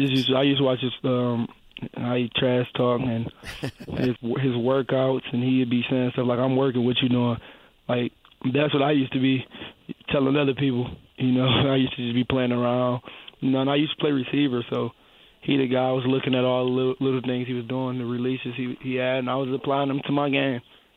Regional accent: Detroit, Michigan, United States; Born and raised in Detroit.

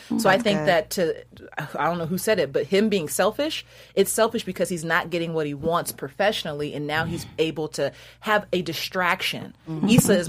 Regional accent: Seattle, Washington, United States; I'm from Seattle, Washington. I don't know what the hell he's talking about.

